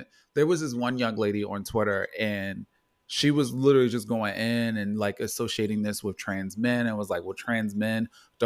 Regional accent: Baltimore, Maryland, United States; And I will say, like, growing up in Baltimore, I saw trans women early, like when I was younger.

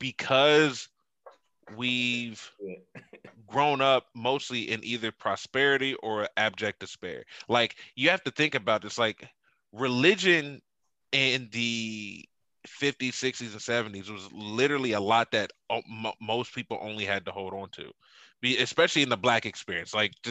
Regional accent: Pickerington, Ohio, United States; growing up in Pickerington, I just saw success all the time.

